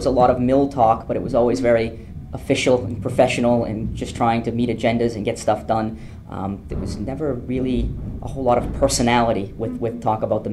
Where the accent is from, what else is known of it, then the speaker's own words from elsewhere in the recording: Newport, Maine, United States; also born or lived in Auburn; Grew up mostly in Newport.